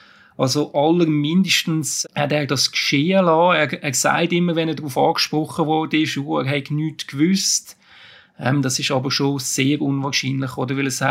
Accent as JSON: {"language": "German", "country": "Switzerland", "said": "wenn man jetzt damit so als Schweizer drauf schaut, mit unserem Maßstab"}